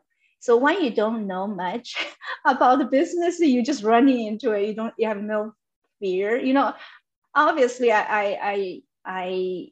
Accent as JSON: {"language": "English", "country": "China", "said": "because I'm from China. So I have that resources in China"}